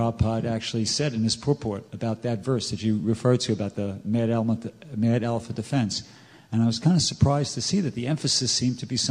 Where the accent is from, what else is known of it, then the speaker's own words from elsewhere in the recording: New York, United States; I'm New Yorker, so you know.